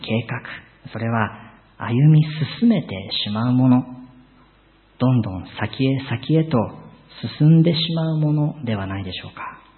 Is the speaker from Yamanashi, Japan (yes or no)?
no; Niigata, Japan; 私は新潟出身なんですけれども、複数の水路に囲まれた緑というと田んぼを思い出すんですね。